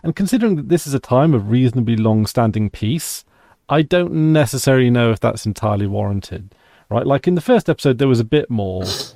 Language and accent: English; United Kingdom; Like, obviously, being British, it's just part of the general culture.